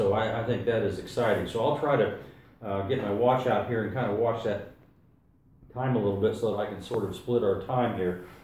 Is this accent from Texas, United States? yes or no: yes; Texas, United States; And I come from Texas where everything is big.